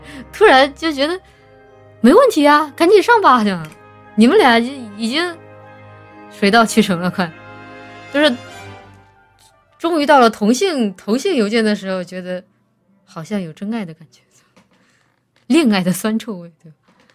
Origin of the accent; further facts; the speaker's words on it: Chongqing, China; 吃不了辣的请一定告诉老板。反正我重庆人觉得这家辣味很地道